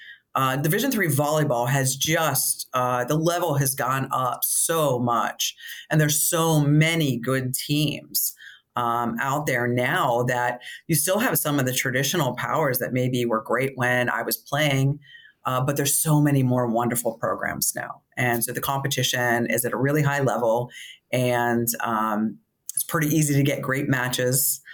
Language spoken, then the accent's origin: English; Johnstown, Pennsylvania, United States; So Pittsburgh, I'm from Johnstown.